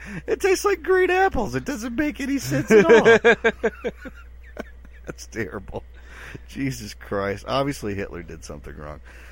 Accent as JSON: {"language": "English", "region": "Wisconsin", "country": "United States", "said": "I'm from Wisconsin. We call it pop."}